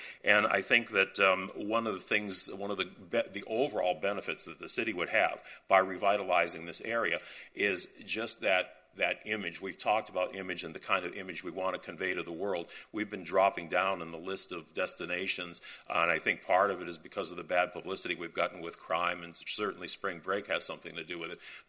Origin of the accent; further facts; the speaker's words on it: Boston, Massachusetts, United States; So I come from Boston, and excuse me if I leave my R's out of certain words.